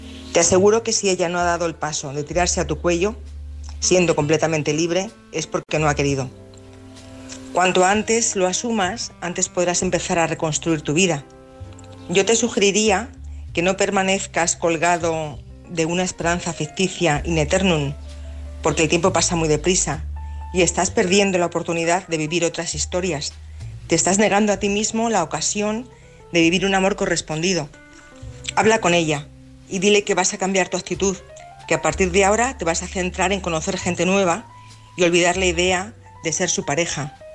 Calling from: Madrid, Community of Madrid, Spain; de Madrid

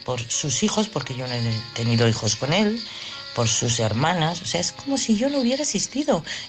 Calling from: Madrid, Community of Madrid, Spain; de Madrid.

